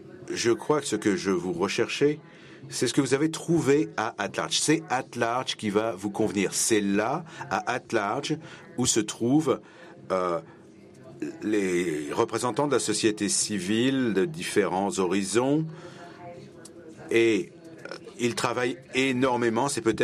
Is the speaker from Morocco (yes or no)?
yes; Rabat, Rabat-Salé-Kénitra, Morocco; Et je suis de Rabat, je suis étudiante à Rabat.